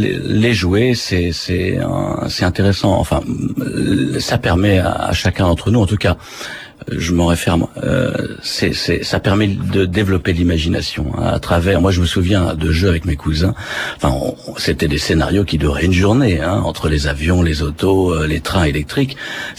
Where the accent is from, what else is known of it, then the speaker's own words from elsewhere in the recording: Normandy, France; born there; Moi, je suis né dans l'Eure, en Normandie.